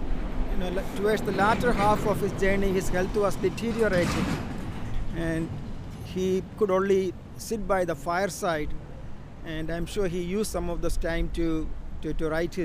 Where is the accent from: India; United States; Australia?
India; mostly quotes of Henry David Thoreau, Ralph Waldo Emerson, in newspaper editorial pages while I was growing up in India.